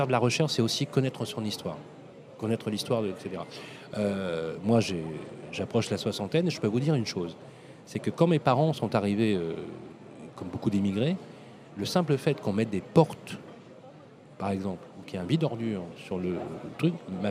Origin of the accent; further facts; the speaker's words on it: Vénissieux, Auvergne-Rhône-Alpes, France; born there; Moi, je suis né en Minguette. Moi, je suis né dans une des pires cités de France dans les années 60.